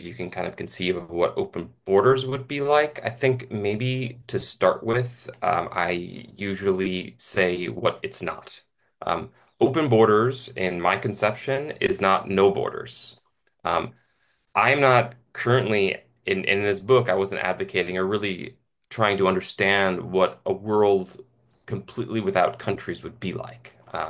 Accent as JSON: {"language": "English", "region": "Ohio", "country": "United States", "tie": "born or raised there", "also_born_or_lived": "New York", "said": "I grew up mostly in Ohio. I was born in New York. I grew up in Ohio. I've lived in six different states."}